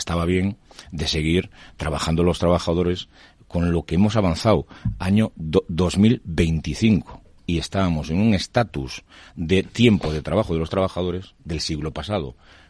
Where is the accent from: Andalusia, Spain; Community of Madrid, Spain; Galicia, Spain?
Galicia, Spain; soy una persona prudente, soy gallego, hombre de calma